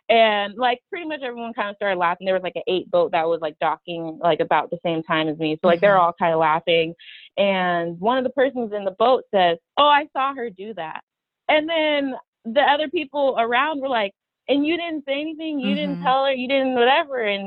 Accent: Midwest, United States; I grew up with in the Midwest. I grew up with people who liked to say things like all lives matter.

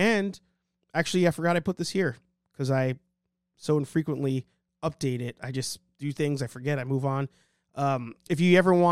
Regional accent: New York, United States; I'm not a big fan of … even though I'm from New York.

